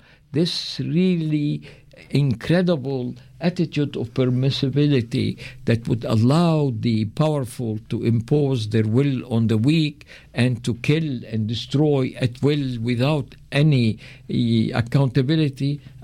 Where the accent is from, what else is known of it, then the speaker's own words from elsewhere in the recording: Lebanon; now in Canada; I am from Lebanon, you know, came to Canada and happy I came here, but I care about our people there.